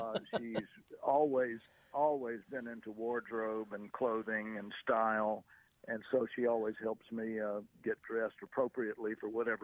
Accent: the South, United States; Growing up in the South

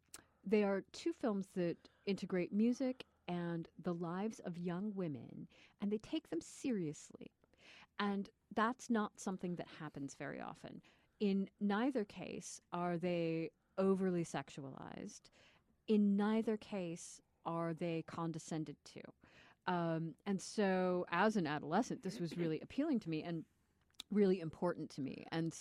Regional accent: Indianapolis, Indiana, United States; as an 11-year-old growing up in Indianapolis with no elder siblings or cousins or anything nearby and not particularly well socialized

